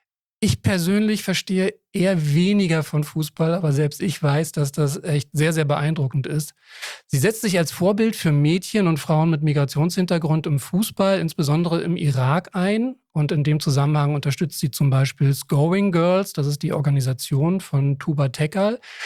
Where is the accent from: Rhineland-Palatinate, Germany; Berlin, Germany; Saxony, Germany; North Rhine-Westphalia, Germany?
Berlin, Germany; Sagen wir so, mir als gebürtigen Berliner ist sowieso alles, was nicht Berlin ist, ist also Westdeutschland. Weißt du alles? So, ich bin wirklich noch zu Mauerzeiten geboren und als Westberliner kennt man eigentlich nur Berlin und Westdeutschland.